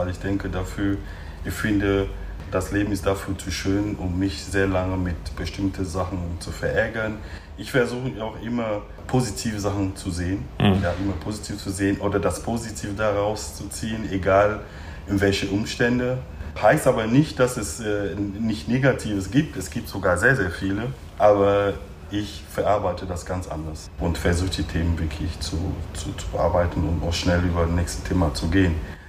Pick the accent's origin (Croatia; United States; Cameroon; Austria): Cameroon; now in Germany; Ich komme ursprünglich aus Kamerun und ich lebe schon in Deutschland seit mittlerweile 97.